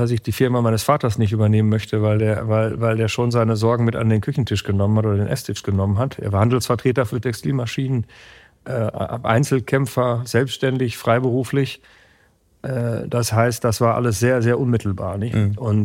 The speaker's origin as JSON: {"language": "German", "region": "North Rhine-Westphalia", "country": "Germany", "tie": "born or raised there", "said": "das ist der Arbeitsamtbezirk Coesfeld-Borken, wo meine Heimat ist."}